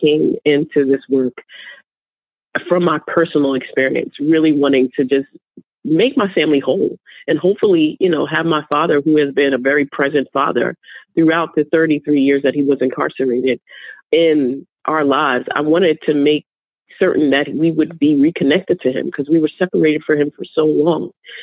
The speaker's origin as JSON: {"language": "English", "region": "New York", "country": "United States", "said": "I'm from New York"}